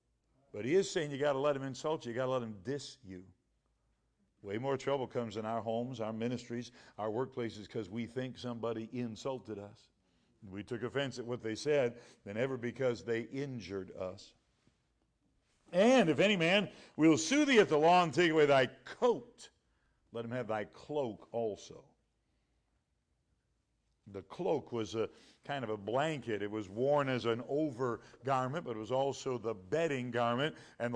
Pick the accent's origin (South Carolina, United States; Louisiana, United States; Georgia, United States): South Carolina, United States; born there; now in Michigan, United States; I was born in South Carolina, so I like to get down here to where my roots are. I tell people I was sentenced to Michigan as a very young man.